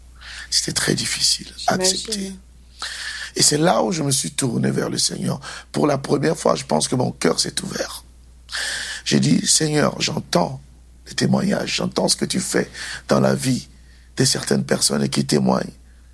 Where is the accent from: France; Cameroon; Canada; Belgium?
Cameroon; Douala, Littoral; je regarde d'où je viens, de Daido à Douala au Cameroun.